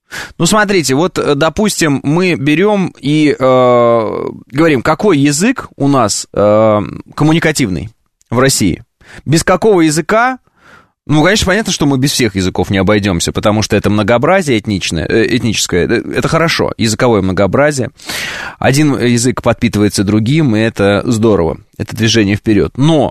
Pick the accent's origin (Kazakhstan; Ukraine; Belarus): Kazakhstan; born there; moved away; я сам родился в Казахстане, да, в 88-м году. 1988, не подумайте. Вот, мне не больше 100 лет. Значит... Что я могу сказать? Казахский язык вот знать не знал никогда